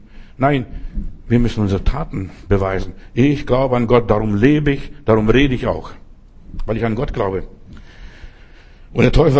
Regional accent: Klaipėda County, Lithuania

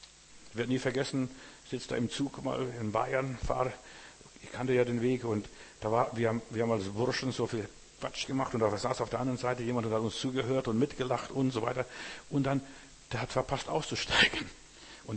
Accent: Klaipėda, Klaipėda County, Lithuania; now in Windenburg, Lithuania; Bei uns, wo ich herkomme, aus Memel, also ich wohne ja am Haff in Windenburg, da fuhr der Bus nur einmal am Tag.

